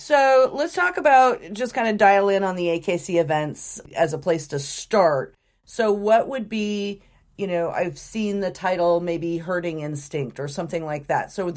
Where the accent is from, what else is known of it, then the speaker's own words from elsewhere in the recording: Oregon, United States; I grew up in Southern Oregon. It's sheep country, man.